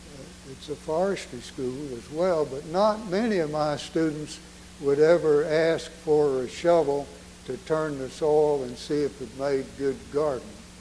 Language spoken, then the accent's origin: English; Rockbridge Baths, Virginia, United States; I was born outside of Lexington, a place called Rockbridge Baths, a church called Bethesda. I grew up with mountains on two sides and the river, Maury River, in front of the house. I kind of had the run of that country.